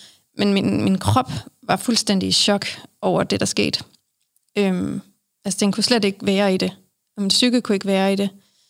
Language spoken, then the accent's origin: Danish; Svendborg, Region of Southern Denmark, Denmark; now in Herskind, Denmark; så bor jeg i Herskind, som er lidt uden for Aarhus. Og jeg er oprindeligt fra Svendborg.